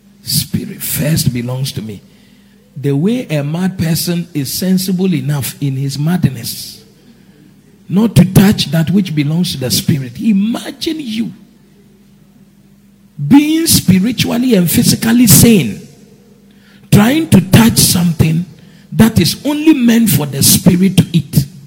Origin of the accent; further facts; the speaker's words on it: Cape Coast, Central Region, Ghana; When I was very young, growing up in Cape Coast, by maybe 8, I used to walk to school on my own.